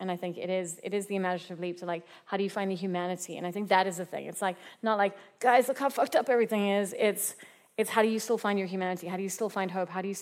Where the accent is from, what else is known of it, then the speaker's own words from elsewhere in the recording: South Africa; as a South African, having come from a very traumatized society